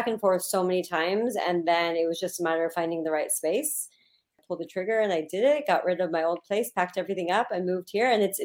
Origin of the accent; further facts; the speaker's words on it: Los Angeles, California, United States; I came from Los Angeles and I was looking around there and I just wasn't finding the right place.